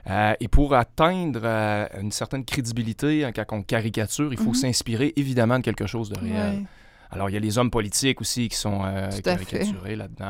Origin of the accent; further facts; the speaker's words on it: Sainte-Florence, France; Sainte-Florence, mon village natal, fait partie du monde